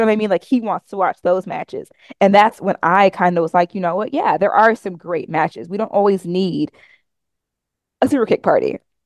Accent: Pontiac, Michigan, United States; I'm literally from Pontiac. I went to Pontiac High School.

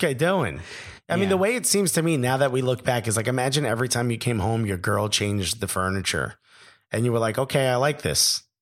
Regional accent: New York, United States; accent: New York; It's like when I went to LA and I came back and my New York accent was hard, like was bigger.

